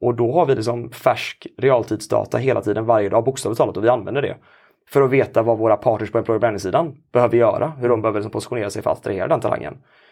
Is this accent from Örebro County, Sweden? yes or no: no; Gothenburg, Västra Götaland County, Sweden; Men min egen bakgrund är att jag är från Göteborg. Bott här sedan jag var 10 år gammal.